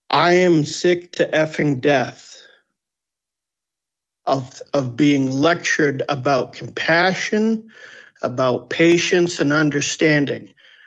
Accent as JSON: {"language": "English", "region": "Massachusetts", "country": "United States", "tie": "born or raised there", "said": "I'm born and raised on Cape Cod."}